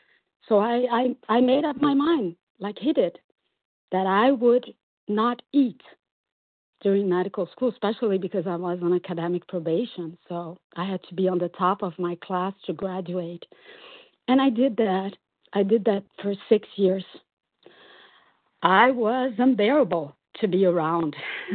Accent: Brazil; English is a second language; I'm from Brazil.

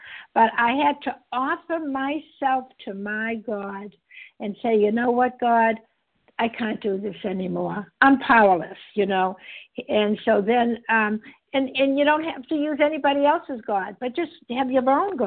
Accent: Boston, Massachusetts, United States; I am from Boston, Massachusetts

